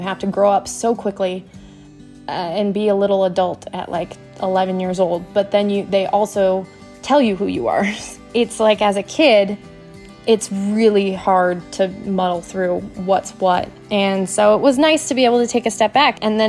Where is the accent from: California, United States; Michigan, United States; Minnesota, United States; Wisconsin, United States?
Michigan, United States; moved away; I am originally from Michigan. My whole family, my parents had never left Michigan until we moved for my brother's health.